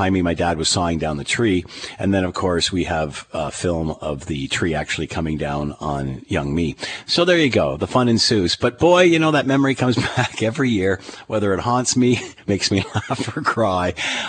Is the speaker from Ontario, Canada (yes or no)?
yes; Markham, Ontario, Canada; we used to go to a Christmas tree farm out where I grew up near Markham and many years ago, and cut down our own tree.